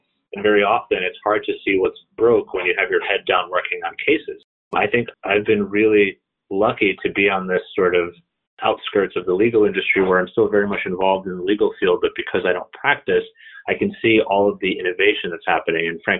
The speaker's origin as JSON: {"language": "English", "town": "Kharkiv", "region": "Kharkiv Oblast", "country": "Ukraine", "tie": "born or raised there", "first_language": "Russian", "second_language": "English", "said": "Yeah, so I was born in Kharkiv, which is pretty close to the Russian border, actually. So, you know, I grew up speaking Russian rather than Ukrainian, for example."}